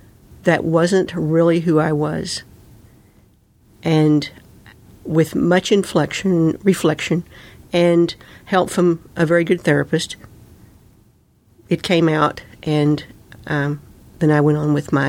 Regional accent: the South, United States; Anyway, I was raised in the South, and I was raised by a single mother, and actual single foster mother

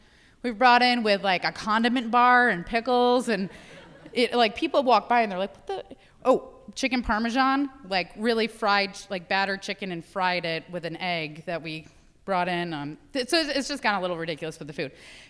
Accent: East Coast, United States; I'm from the East Coast, so I talk with my hands and do this a lot.

